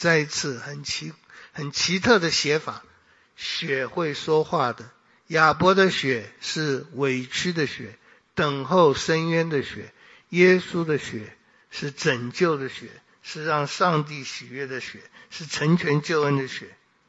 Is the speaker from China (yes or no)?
no; Taiwan; 我们在这里长大的，我们经历过好多次地震